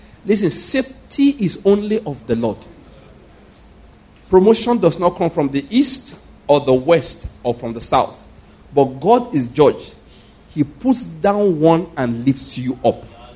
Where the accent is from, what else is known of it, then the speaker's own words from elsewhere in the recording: Nigeria; I said, no, we came from Nigeria.